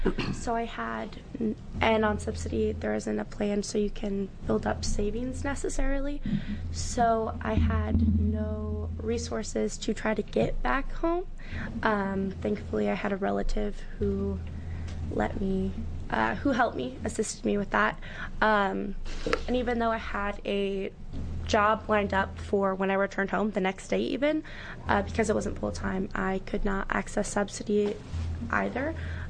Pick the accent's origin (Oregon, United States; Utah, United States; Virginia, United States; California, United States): Oregon, United States; I was going to school down in Southern Oregon, and I am from Northern Oregon, about as north as it gets.